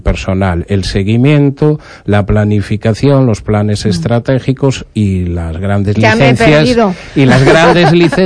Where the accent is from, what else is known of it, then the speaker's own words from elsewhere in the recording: Betanzos, Galicia, Spain; born there; Para una ciudad como Betanzos, donde yo nací, porque tenemos título de ciudad. Iba a decir pueblo, pero no quiero que se cabre. No quiero que la gente se cabre con mi ciudad natal.